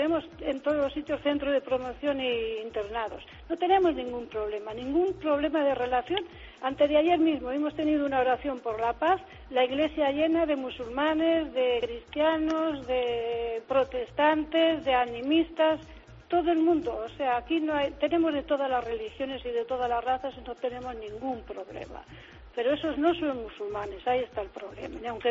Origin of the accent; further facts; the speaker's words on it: Spain; also born or lived in Italy; yo estaba en Italia, y aunque soy española, pero yo estaba trabajando en Italia, he estado casi 30 años trabajando con la inmigración.